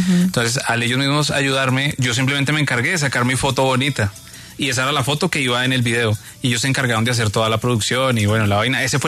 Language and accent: Spanish; Boyacá, Colombia; accent: mixed Bogotá and Boyacá dialect; also born or lived in Bogotá; Yo soy rolo con descendencia boyacense. Entonces, okay. Como que me crié en Boyacá, pero soy rolo y después acá otro tiempo. Entonces es una combinación de las dos. Toda mi familia es boyacense. Entonces como que tengo esa combinación y ese dialecto un poco combinado.